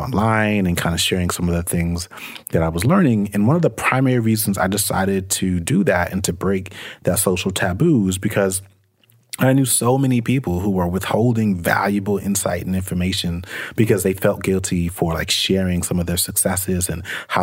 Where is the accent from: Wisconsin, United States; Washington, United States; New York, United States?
New York, United States; Brooklyn; I can envision growing up in Brooklyn, New York, and kind of having the same starting point as a lot of these people.